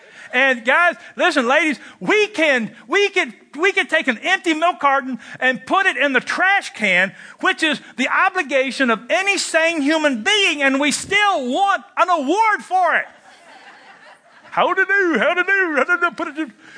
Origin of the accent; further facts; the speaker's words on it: Kentucky, United States; I did smoke, though I was 11 years old, and I'm from Kentucky, where smoking is indeed a spiritual gift.